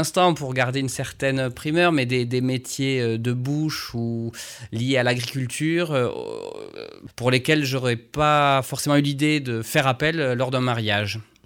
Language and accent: French; Occitanie, France; S'ils viennent ici, chez nous, dans le Lot, c'est pas pour rien.